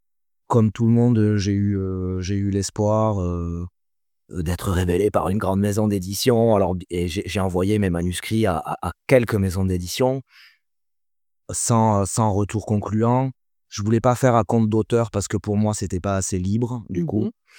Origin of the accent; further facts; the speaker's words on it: Occitanie, France; surtout dans ma région d'origine, qui était la Catalogne